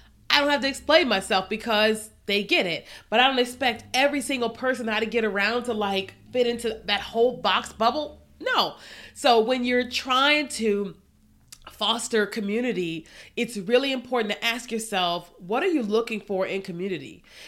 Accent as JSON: {"language": "English", "region": "Kentucky", "country": "United States", "said": "I'm from Kentucky. So I like to be around everybody, you know?"}